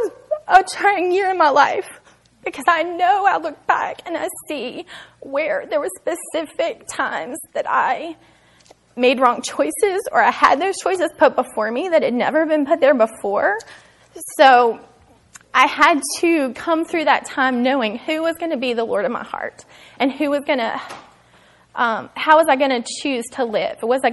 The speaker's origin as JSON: {"language": "English", "town": "Moneta", "region": "Virginia", "country": "United States", "tie": "born or raised there", "said": "I was born in Moneta, Virginia, which is funny because most people don't have a clue where that is."}